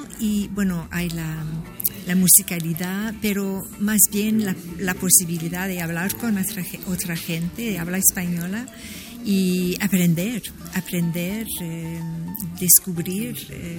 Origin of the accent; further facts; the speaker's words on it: Canada; Spanish is a second language; porque yo soy canadiense